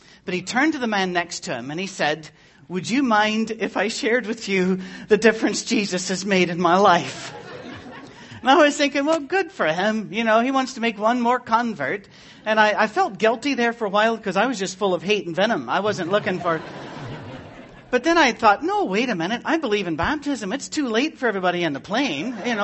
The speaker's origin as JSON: {"language": "English", "town": "Detroit", "region": "Michigan", "country": "United States", "said": "You can tell by the way I talk that I come from Detroit, Michigan. That's where I've been for the last 8 years at least."}